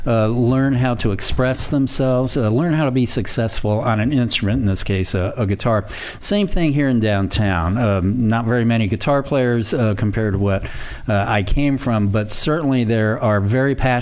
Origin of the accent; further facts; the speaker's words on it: Santa Barbara, California, United States; Originally, I'm from Santa Barbara, California.